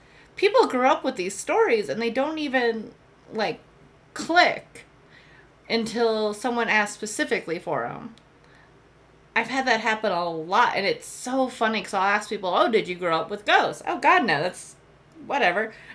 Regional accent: Colorado, United States; Yeah, I'm from Colorado. We don't have a whole lot of that.

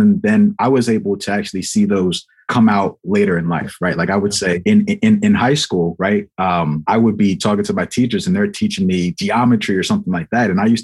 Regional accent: Sicklerville, New Jersey, United States; originally from Sicklerville, New Jersey.

